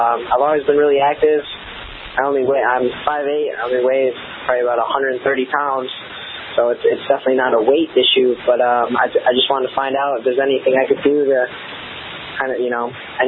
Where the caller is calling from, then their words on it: Michigan, United States; I'm 19 years old. I'm from Michigan